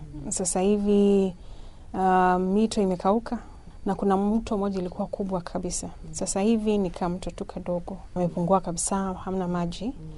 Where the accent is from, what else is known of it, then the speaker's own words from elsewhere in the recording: Nyeri, Nyeri County, Kenya; natoka Kenya. Mimi ni mwanaharakati wa mazingira. Nimezaliwa mahali panaitwa Nyeri. Kenya ina kaunti 47 na nimetoka kwa moja inayoitwa Nyeri. Nikalelewa pale karibu na mlima Kenya, pale chini ya mlima.